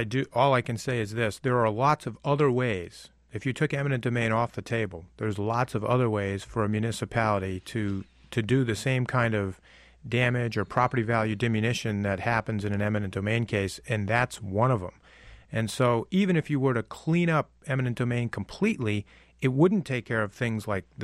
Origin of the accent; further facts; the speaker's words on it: Connecticut, United States; And here in this case, I'm from Connecticut.